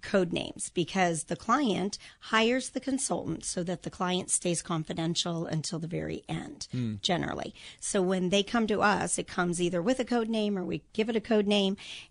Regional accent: Illinois, United States; I mean, I grew up in the Chicago suburbs. And when my husband was offered a job here

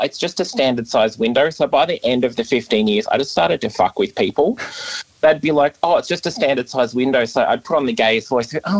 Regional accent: Epping, Victoria, Australia; I grew up in a little town called Epping in Melbourne.

